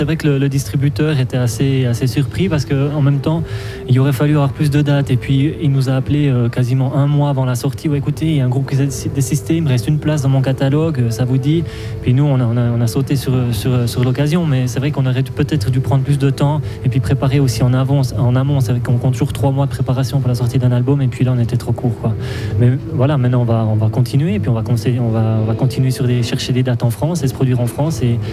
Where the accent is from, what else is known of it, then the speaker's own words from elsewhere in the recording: Jura, Switzerland; moi je suis des Franches-Montagnes, je viens de la Joue